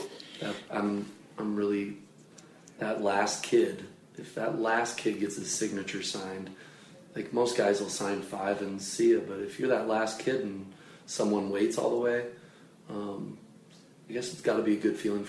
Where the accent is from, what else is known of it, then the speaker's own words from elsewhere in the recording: St. Paul, Minnesota, United States; born there; I was born in St. Paul. I like to say that my kind of sonic boom happened here.